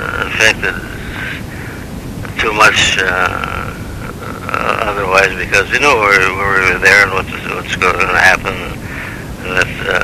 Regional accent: Minnesota, United States; I told him I was from Minnesota

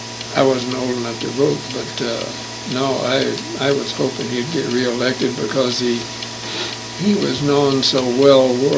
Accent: New Edinburgh, Arkansas, United States; New Edinburgh, Arkansas. Okay. I was raised in Arkansas.

